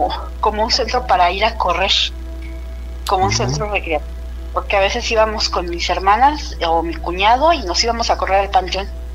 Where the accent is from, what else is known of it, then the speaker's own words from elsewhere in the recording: Mexico City, Mexico; Estamos en México, en el DF, porque soy del DF